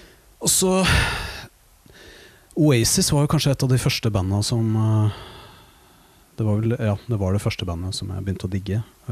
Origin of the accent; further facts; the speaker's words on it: Våler, Østfold, Norway; Nei, jeg kommer fra Våler I Østfold. Moss jo nærmeste byen, og det veldig sånn rockeby.